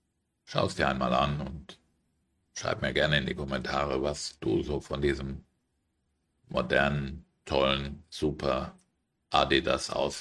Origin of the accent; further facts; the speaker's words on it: Frankfurt, Hesse, Germany; Ich bin in Frankfurt geboren und aufgewachsen.